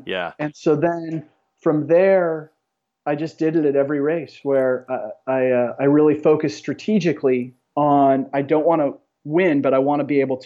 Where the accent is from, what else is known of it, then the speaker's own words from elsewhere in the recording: Palos Verdes, California, United States; I knew of the Barks the entire time growing up in Palos Verdes